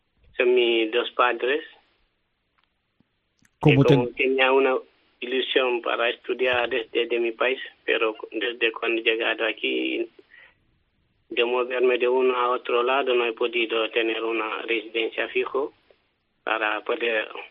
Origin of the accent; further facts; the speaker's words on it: Guinea; Spanish is a second language; now in Spain; Soy de Guinea Conakry.